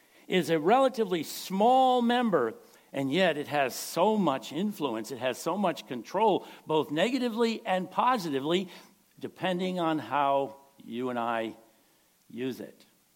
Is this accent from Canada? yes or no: no; Rhode Island, United States; I come from Rhode Island, okay?